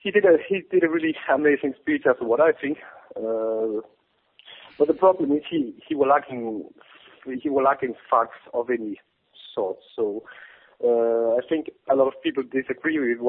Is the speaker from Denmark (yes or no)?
yes; Copenhagen, Capital Region of Denmark, Denmark; I'm from Copenhagen. I'm part Finnish.